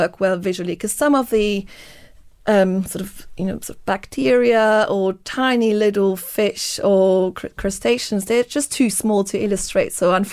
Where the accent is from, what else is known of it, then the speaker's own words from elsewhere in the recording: Switzerland; I grew up in Switzerland, so in a country that just doesn't have any access to the ocean.